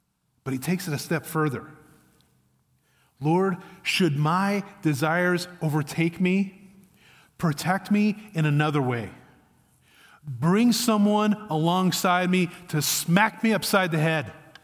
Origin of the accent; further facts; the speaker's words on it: Midwest, United States; Now I joke because I'm a Midwesterner, but I'm not a very good one.